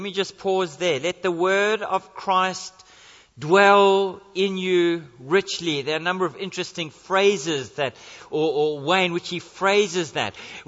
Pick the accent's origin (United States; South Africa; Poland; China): South Africa; now in Australia; When Janice and I, before we emigrated from South Africa to Australia, we lived for 6 months in the home of a lady in the church